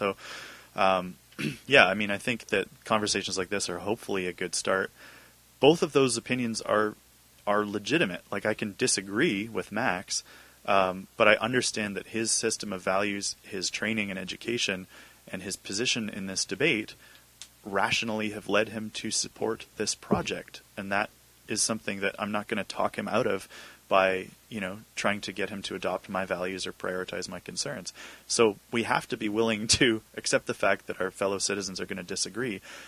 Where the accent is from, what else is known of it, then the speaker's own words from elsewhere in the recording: British Columbia, Canada; My family's been here since 1900. I'm British Columbian before I'm Canadian.